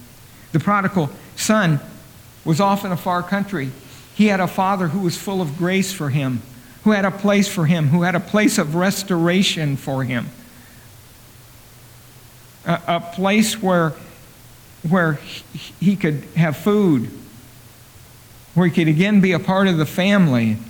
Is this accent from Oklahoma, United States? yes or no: yes; Oklahoma, United States; I'm from Oklahoma. They got this word down there.